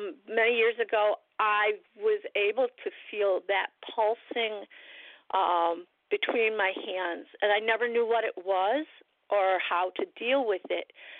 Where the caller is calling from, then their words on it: Buffalo, New York, United States; I'm calling from Buffalo, New York.